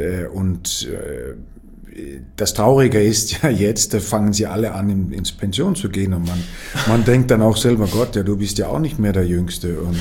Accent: Denmark; weil das natürlich sehr nah an meiner Heimat ist und man fühlt sich als Däne eigentlich sehr dänisch hier

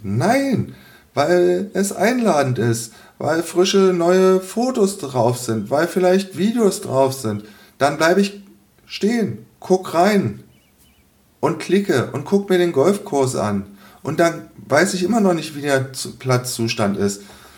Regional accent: Berlin, Germany; Ich komme aus Berlin.

